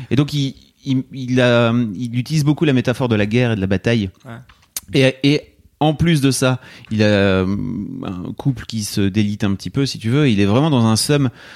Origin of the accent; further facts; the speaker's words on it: Neuville-en-Ferrain, Hauts-de-France, France; Moi, je viens de Neuville-en-Ferrin dans le 59.